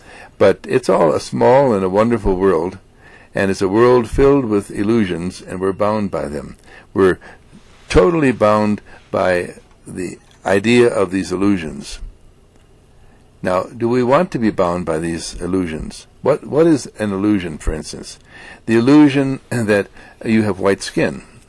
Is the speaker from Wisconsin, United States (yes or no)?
yes; Milwaukee, Wisconsin, United States; I'm from Milwaukee, Wisconsin, and we're